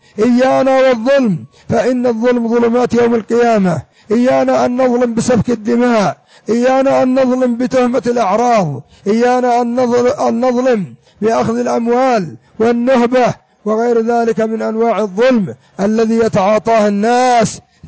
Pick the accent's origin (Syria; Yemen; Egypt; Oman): Yemen; كثير من الناس عندنا في اليمن هذا من المصلين